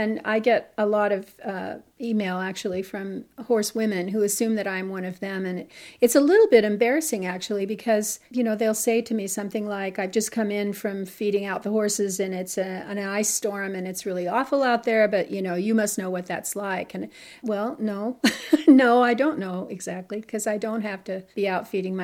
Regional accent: Gresham, Oregon, United States; I grew up in Gresham, in rural Gresham, when it was still very much countryside, strawberry fields and raspberries and pole beans, which is what I did every summer, picking those crops. Very much countryside back then. It's not anymore.

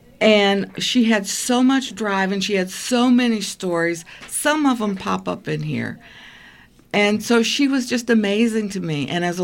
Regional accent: Michigan, United States; I remember growing up in Michigan. My mother always had a garden.

